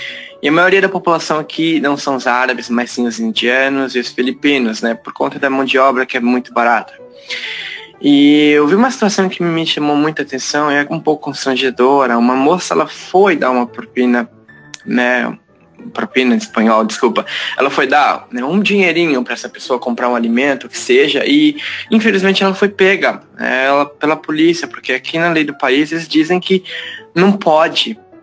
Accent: Brazil; now in United Arab Emirates; eu, né, como brasileiro, a gente fica, fala, poxa, essa pessoa tá passando fome

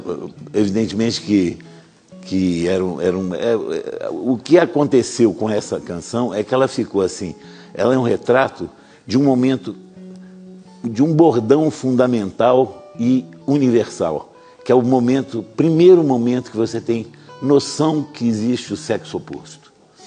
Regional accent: Belo Horizonte, Minas Gerais, Brazil; Mas é uma rua lá de Belo Horizonte, da minha terra. Onde quando a gente era adolescente, moravam muitas meninas da nossa idade, entendeu?

